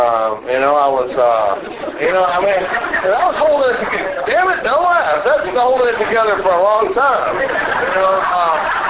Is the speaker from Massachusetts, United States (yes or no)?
no; Dallas, Texas, United States; I grew up in Dallas, Texas, and was born in 1956. I'm 50 years old today.